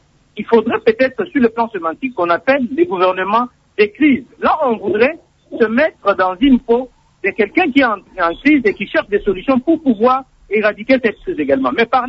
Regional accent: Kilengi, DR Congo; Pourquoi ne pas aller chez moi à Kilengi?

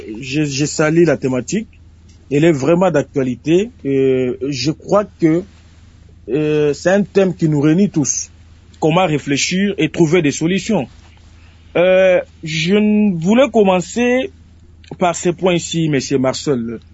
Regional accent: Kindu, Maniema, DR Congo; Il y a un problème chez nous au Congo, partout dans toutes nos villes.

